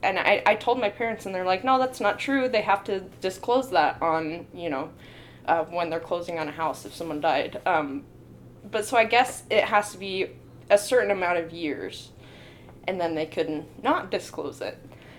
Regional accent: California, United States; Growing up in California, where I grew up, everyone in the neighborhood kind of said

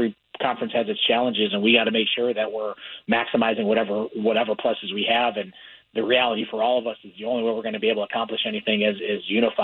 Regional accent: Midwest, United States; Well, I grew up in the Midwest, so if there's any, and I mean this in a complimentary way, Washington State feels like a Big Ten school.

